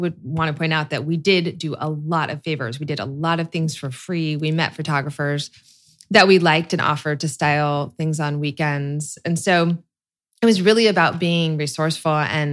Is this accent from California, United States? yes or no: yes; California, United States; We're both from Northern California, so we sort of had the same style sensibility.